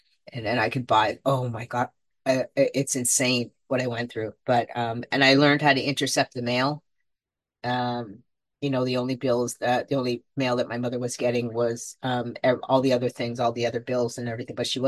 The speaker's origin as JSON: {"language": "English", "country": "Jamaica", "tie": "born there", "said": "I was born in Jamaica, you know, 19 to picture it, Jamaica, 1971."}